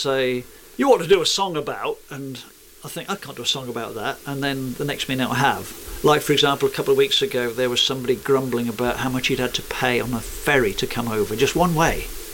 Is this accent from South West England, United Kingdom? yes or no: no; South East England, United Kingdom; born there; Well, I was born on the Isle of Wight, but I've learnt some of the language